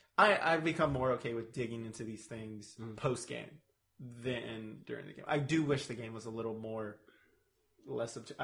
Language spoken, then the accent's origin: English; Buffalo, New York, United States; It's my hometown. Like, it's my hometown. They're going to Buffalo.